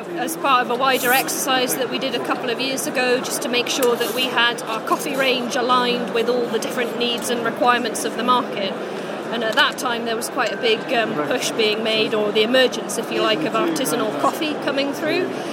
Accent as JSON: {"language": "English", "region": "Scotland", "country": "United Kingdom", "tie": "born or raised there", "said": "I've lived in Scotland for all bar 4 years of my life."}